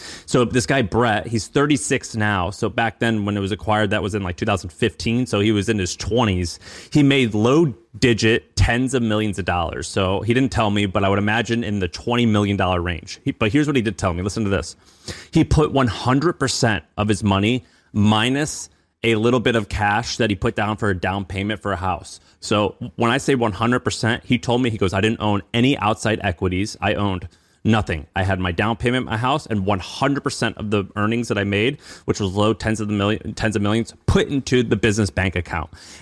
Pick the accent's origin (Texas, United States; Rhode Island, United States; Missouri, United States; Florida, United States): Missouri, United States; So I got along with him because I'm from Missouri.